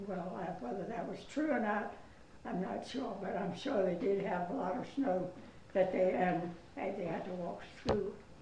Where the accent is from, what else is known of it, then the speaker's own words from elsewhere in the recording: Petersburg, Virginia, United States; born there; I was born in Petersburg, Virginia.